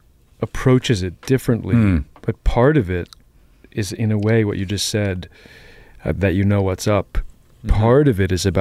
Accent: Jamaica Plain, Massachusetts, United States; I grew up in Jamaica Plain.

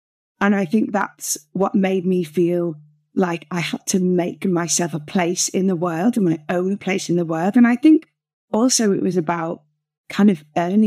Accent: Rainhill, North West England, United Kingdom; I grew up just outside Liverpool, and I was born in West Sittingsford. My parents and I lived in a place called Rain Hill

